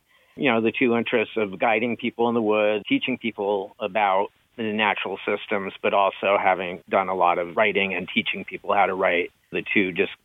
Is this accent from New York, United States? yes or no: yes; New York, United States; I'm from the Hudson Valley, so although I was, you know, near where the Catskill Creek went into the Hudson, so I'm technically a river rat